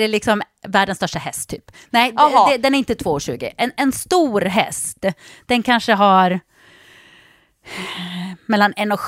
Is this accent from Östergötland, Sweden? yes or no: no; Jokkmokk, Norrbotten County, Sweden; jag är uppväxt i Jokkmokk.